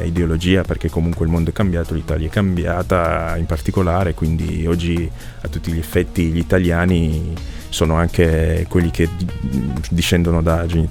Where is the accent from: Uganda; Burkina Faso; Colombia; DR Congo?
DR Congo; now in Italy; Io non sono nato qua, sono originario del Congo